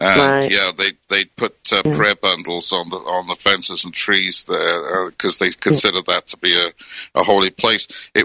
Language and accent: English; United Kingdom; growing up in Britain as I did